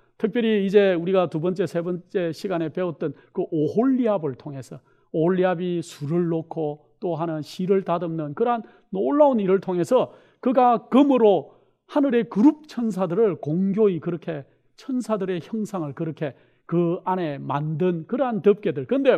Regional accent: South Korea; now in United States; 저희는 한국 사람이고 제가 지금 미국에 살고 있지만은

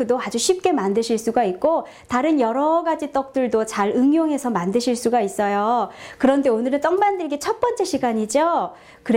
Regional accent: South Korea; 이엄마는 한국 사람이다 보니까 빵을 먹는 것보다 떡을 먹는 게 훨씬 속이 든든하고 좋더라고요

